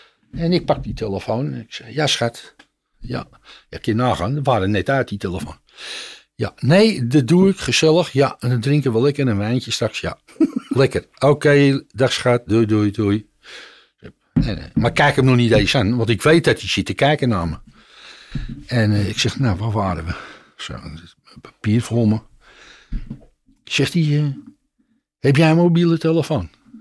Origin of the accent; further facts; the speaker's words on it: Netherlands; Ik zeg, geen buitenlandse. Ik zeg, ik ben Nederlander, ik wil KPN.